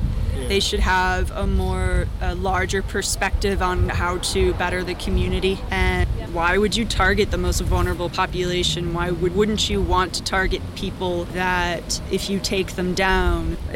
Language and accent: English; Ann Arbor, Michigan, United States; I'm from Ann Arbor, you always have hippies sitting on the street.